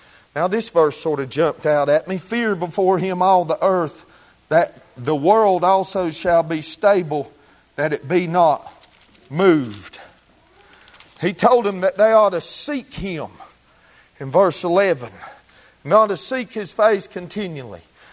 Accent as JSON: {"language": "English", "town": "Marion", "region": "North Carolina", "country": "United States", "tie": "born or raised there", "said": "when it got to my hometown, the news that the war had been ended, the old timers said that on Main Street of Marion, North Carolina"}